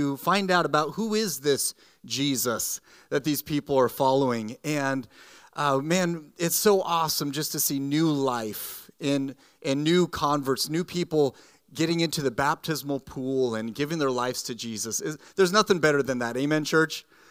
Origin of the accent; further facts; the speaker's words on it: Coos Bay, Oregon, United States; We're from Coos Bay, as Frankie mentioned, and I pastor a church down in Coos Bay called Riverview Christian Fellowship.